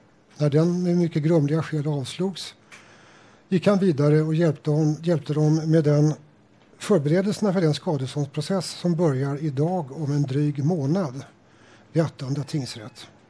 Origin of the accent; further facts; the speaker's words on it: Stockholm, Stockholm County, Sweden; Uppsala representerar motsatsen till min hemstad Stockholm